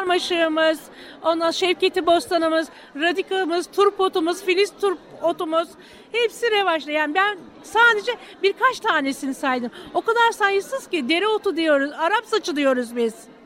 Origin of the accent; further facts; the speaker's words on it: Bademler, İzmir, Turkey; Bademler Köyü'nden yaşamaktan çok mutluyum. Çok temiz bir köy. Ben oraya gelin 24-25 senelik gelinliğim oranın. Ama Bademlerliyim.